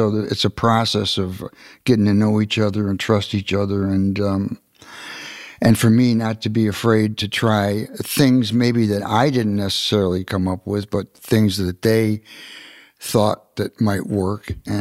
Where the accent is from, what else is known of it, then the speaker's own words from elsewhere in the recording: Rochester, New York, United States; transferred back to Eastman, which is in my hometown, right. Rochester.